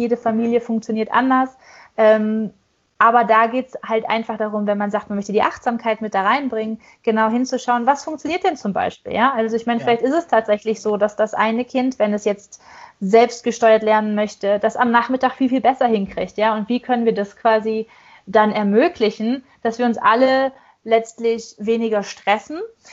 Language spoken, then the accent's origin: German; North Rhine-Westphalia, Germany; born there; ich auch gebürtig aus dem Ruhrgebiet komme